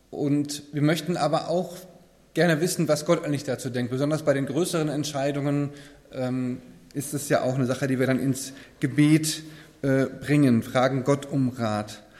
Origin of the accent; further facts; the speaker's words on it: Ewersbach, Hesse, Germany; Ich komme aus Eversbach